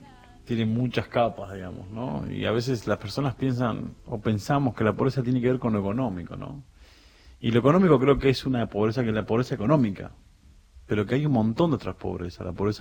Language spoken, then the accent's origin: Spanish; Bajo Boulogne, Buenos Aires, Argentina; el Bajo Bulón, que es donde yo vivo, claro. de donde yo vengo